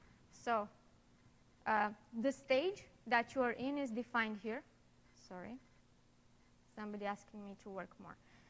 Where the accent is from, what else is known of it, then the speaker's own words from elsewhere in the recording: Romania; I'm from Romania, so go ahead.